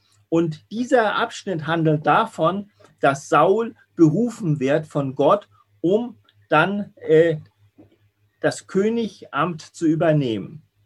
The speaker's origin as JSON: {"language": "German", "country": "Switzerland", "lives_now": "Germany", "said": "ich kann sozusagen auch als Schweizer ganz normal in Deutschland leben"}